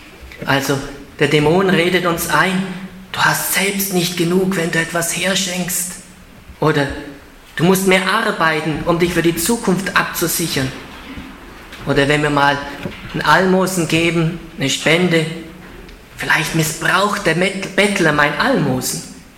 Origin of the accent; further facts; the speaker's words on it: Ulm, Baden-Württemberg, Germany; in Ulm, meiner Heimatstadt